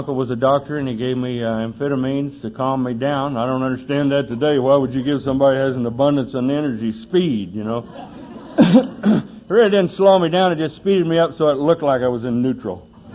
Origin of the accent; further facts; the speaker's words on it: Texas, United States; I grew up in the Baptist Bible Belt over there in Texas. I was born in Texas, and, you know, a bunch of them Baptists are over there